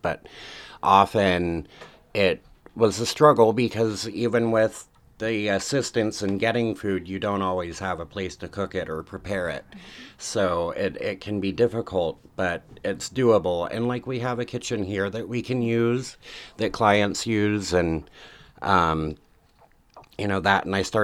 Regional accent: Ukiah, California, United States; So I was born here in Ukiah, and I was raised pretty much by the system.

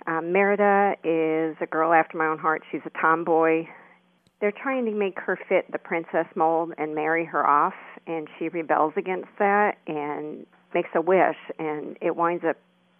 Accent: Rocky Mount, North Carolina, United States; I'm from Rocky Mount, North Carolina.

